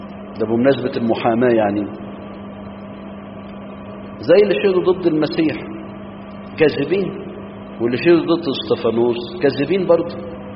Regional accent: Egypt; طب الكذب في الطب عندنا في مصر

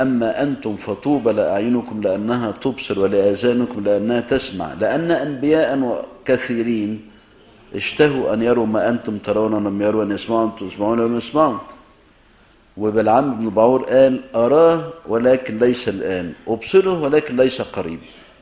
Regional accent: Egypt; عندنا في مصر

